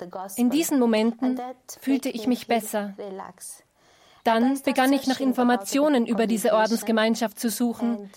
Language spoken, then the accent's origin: German; Damascus, Damascus Governorate, Syria; moved away; Damaskus. In Damaskus, der Hauptstadt von Syrien.